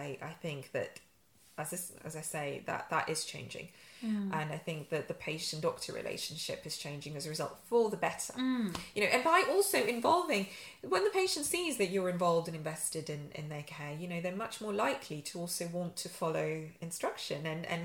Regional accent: Yorkshire and the Humber, United Kingdom; now in London, United Kingdom; though I live in a big city like London, I do pine, you know, I'm a Yorkshire girl. I grew up in Yorkshire.

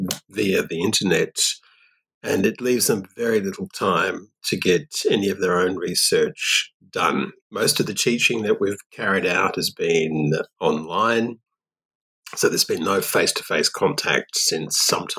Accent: Australia; also born or lived in France; So I'm Australian. I'm an 18th century French specialist. I did my first degree here in Australia at a university in Perth, which is on the west coast of Australia.

